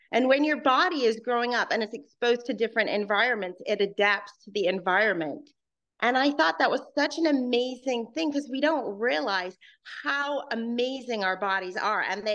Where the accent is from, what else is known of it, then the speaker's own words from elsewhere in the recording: Hong Kong; growing up in Hong Kong, I was exposed to different kinds of sports that I played also.